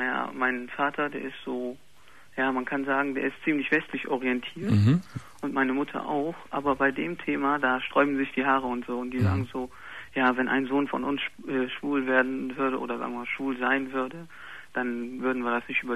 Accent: Turkey; 20 Jahre alt, genau. Und ich habe ein Problem. Ich bin ein Türke.

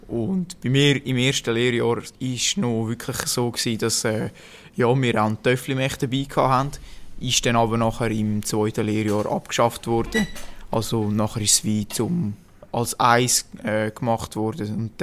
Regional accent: Switzerland; gerade hier bei uns in der Schweiz so eine schöne Trainingsgegend habe.

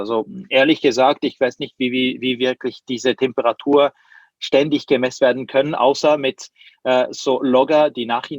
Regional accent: Switzerland; als Schweizer

